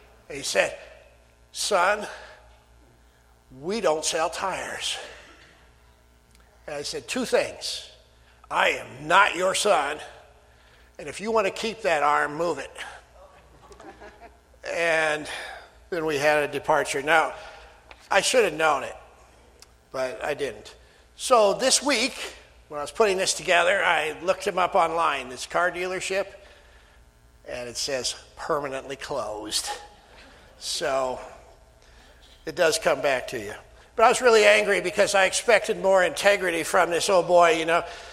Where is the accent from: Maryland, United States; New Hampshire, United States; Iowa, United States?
Iowa, United States; Sioux Center; I came back from seminary to my hometown of Sioux Center one time.